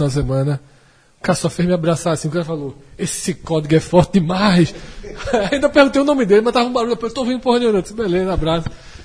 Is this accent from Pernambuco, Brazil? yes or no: yes; Pernambuco, Brazil; quando a gente está aqui no Nordeste, por exemplo, nós somos de Pernambuco